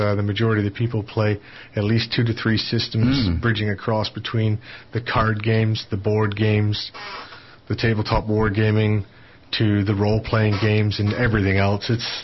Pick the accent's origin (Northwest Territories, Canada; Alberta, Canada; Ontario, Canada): Ontario, Canada; Toronto; now in Tasmania, Australia; Like originally growing up in Toronto